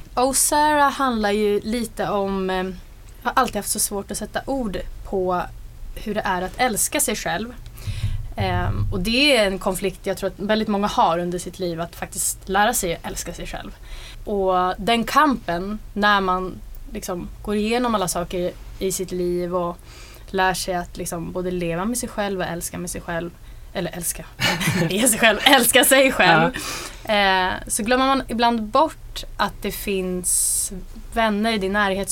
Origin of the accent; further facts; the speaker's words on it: Stockholm, Stockholm County, Sweden; jag är faktiskt från Stockholm från början. Har även bott på den här gatan, Råsundavägen faktiskt.